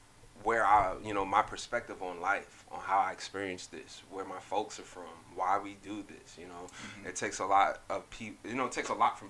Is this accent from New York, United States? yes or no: yes; Queens, New York, United States; No, but we're from different worlds. We have different cultures. We're both from Queens.